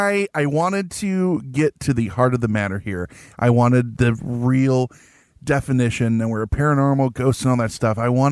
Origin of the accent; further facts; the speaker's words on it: Netherlands; I'm from Holland. Isn't that weird?